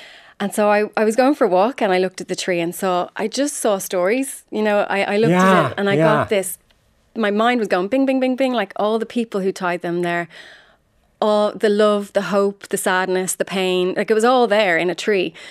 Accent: Ireland; Like, it's in our blood as Irish people, I think.

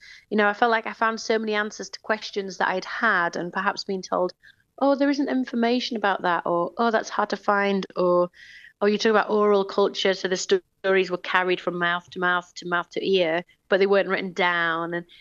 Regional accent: Leeds, Yorkshire and the Humber, United Kingdom; There's three girls, and we grew up in Leeds.

